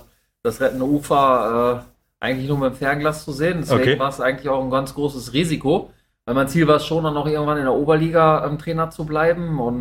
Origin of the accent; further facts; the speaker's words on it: Dortmund, North Rhine-Westphalia, Germany; Ich komme ja aus Dortmund.